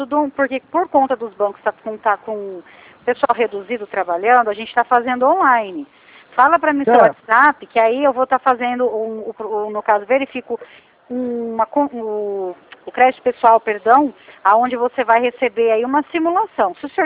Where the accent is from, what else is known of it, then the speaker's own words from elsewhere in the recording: São Paulo, Brazil; eu sou do estado de São Paulo